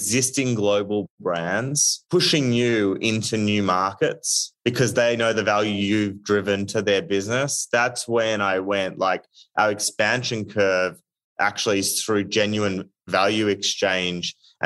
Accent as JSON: {"language": "English", "country": "Australia", "lives_now": "United States", "said": "And I think actually like being Australian, you know, like I got here to America"}